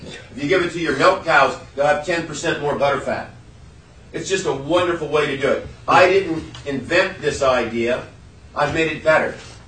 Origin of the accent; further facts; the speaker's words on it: United States; now in Kodiak, United States; I'm an American by birth, I'm an Alaskan by choice, I've been here for 40 years.